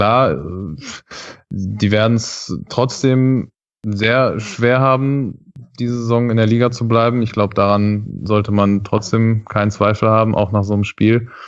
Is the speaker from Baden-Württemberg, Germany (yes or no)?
no; Dortmund, North Rhine-Westphalia, Germany; born there; now in Düsseldorf, Germany; wohne ich ja auch in Düsseldorf als eigentlich gebürtiger Dortmunder jetzt schon seit ein paar Jahren.